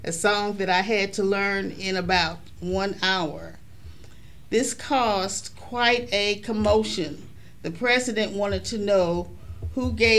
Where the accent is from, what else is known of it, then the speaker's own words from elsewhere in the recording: Kansas City, Kansas, United States; Okay, I was born in Wyandotte County, Kansas City, Kansas, on September 13, 1947.